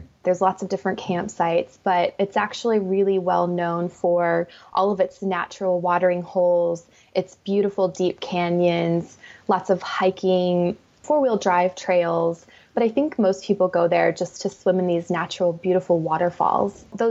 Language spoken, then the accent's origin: English; New Mexico, United States; also born or lived in Colorado; And I grew up in New Mexico and Colorado.